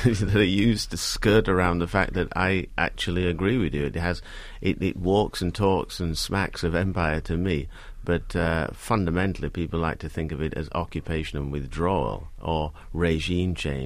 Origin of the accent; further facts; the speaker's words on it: England, United Kingdom; You know, the truth is I only realized I was English when I went to live in Scotland after I graduated. Until then, I'd assumed that I was British.